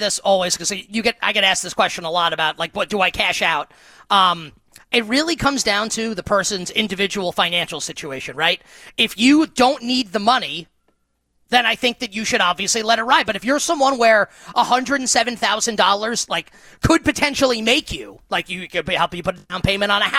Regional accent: Queens, New York, United States; So when I grew up in Queens on Time Warner Cable, it was Channel 63.

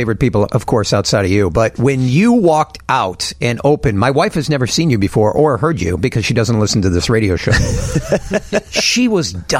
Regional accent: Peoria, Illinois, United States; Well, I grew up in Peoria and we'd go to Midway.

